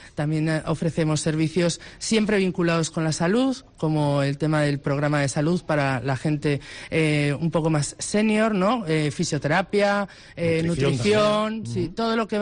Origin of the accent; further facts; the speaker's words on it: Cantabria, Spain; Nosotros somos de Cantabria, trabajamos en Cantabria y para Cantabria, ¿no?